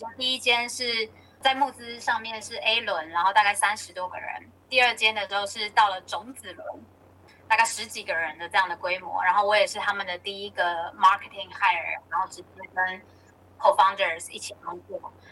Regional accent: Taiwan; 我的个性可能从小在台湾，一开始初中、高中读书读怕了

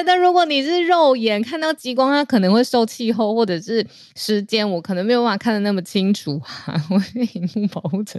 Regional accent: Taiwan; 我想要定义身为台湾人必须做的事情是什么？

